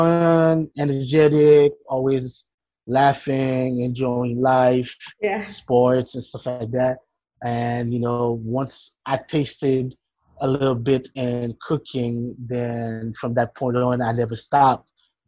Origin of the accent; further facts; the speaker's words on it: Haiti; But growing up in Haiti